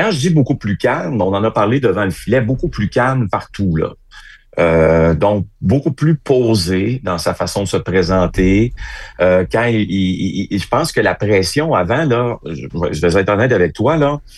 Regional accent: Quebec, Canada; Mais qu'est-ce que tu veux, je suis Québécois, moi, prendre pour un club de Toronto, je trouve ça très difficile.

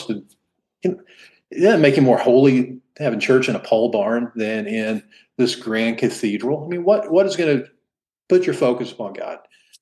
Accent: Oklahoma, United States; also born or lived in Texas / California; And we moved around. I grew up in Oklahoma. We lived in Texas for a while. Lived in California for a while. That changed me. Loved California. Then we ended up in Indiana, and I was a fish out of water here.

